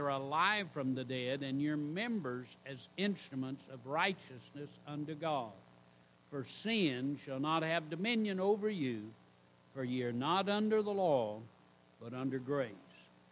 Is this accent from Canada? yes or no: no; the South, United States; I am a Southerner. And I want to say this, I'm not ashamed to be a Southerner.